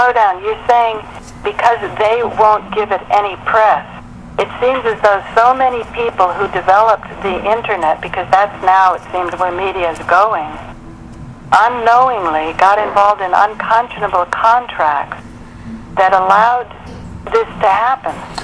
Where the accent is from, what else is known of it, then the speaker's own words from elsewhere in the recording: Berkeley, California, United States; because I grew up in Berkeley, California, and I knew a lot of the software developers